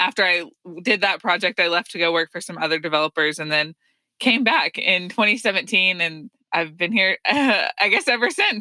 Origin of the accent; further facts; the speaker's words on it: Hot Springs, Arkansas, United States; I'm originally from Hot Springs, a town here in Arkansas, for those of you that are not from the state.